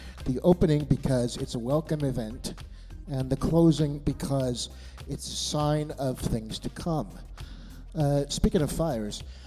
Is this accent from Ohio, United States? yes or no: no; Costa Valley, California, United States; I'm from Costa Valley, California, and I've been coming here ever since I was 8